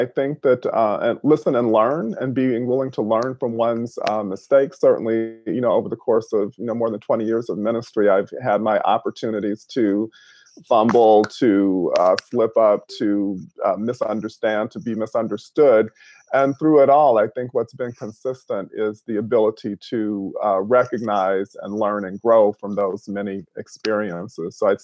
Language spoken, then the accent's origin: English; Holly Springs, Mississippi, United States; my hometown, which is Holly Springs, Mississippi, which is where I'm with you from now, which is in Marshall County.